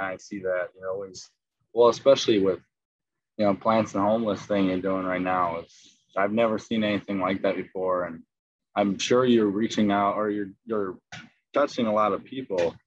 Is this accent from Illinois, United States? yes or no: yes; Palatine, Illinois, United States; a nicer community than where I grew up in Palatine.